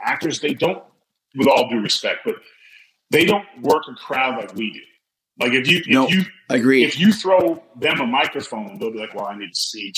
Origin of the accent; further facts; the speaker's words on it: California, United States; I hate parades growing up in California.